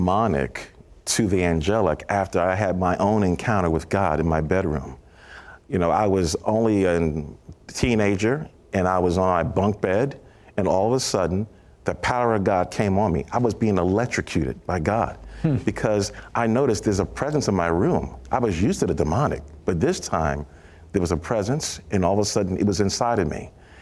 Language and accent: English; Brooklyn, New York, United States; I was from Brooklyn, New York.